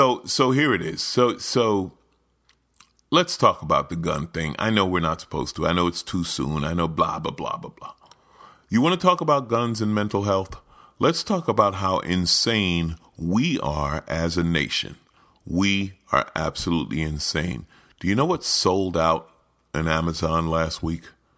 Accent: New York City, New York, United States; Honestly, I grew up in New York City, okay? And some of people would say New York, ooh, dangerous, this or that.

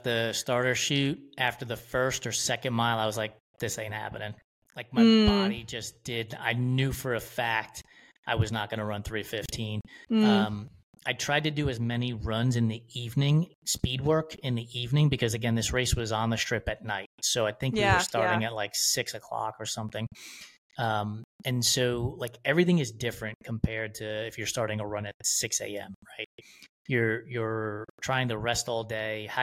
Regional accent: New York, United States; I grew up in New York, and a bicycle was like a BMX or a mongoose, like sure, riding up yeah. and down the street.

